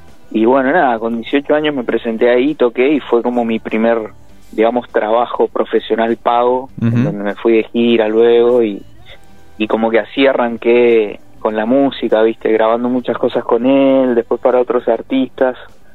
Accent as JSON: {"language": "Spanish", "region": "Mendoza", "country": "Argentina", "tie": "born or raised there", "also_born_or_lived": "Mar del Plata", "lives_now": "Buenos Aires, Argentina", "said": "Soy mendocino, mi niñez la pasé en Mar del Plata, pero bueno, después en la adolescencia nos mudamos con la familia a Mendoza y ahí bueno, pasé bastante tiempo y ahora estoy viviendo en Capital, en Buenos Aires."}